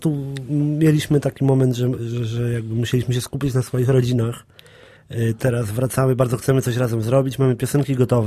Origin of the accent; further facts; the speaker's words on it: Jelenia Góra, Lower Silesian Voivodeship, Poland; Pochodzę z Jeleniej Góry.